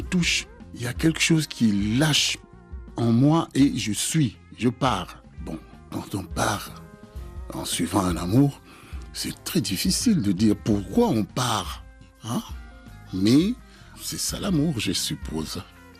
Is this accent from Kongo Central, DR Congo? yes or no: yes; Kongo Central, DR Congo; J'avais fait cette formule parce que je suis du Bas-Congo. Mais je ne sais pas parler la langue, ma propre langue, qui est le Kikongo.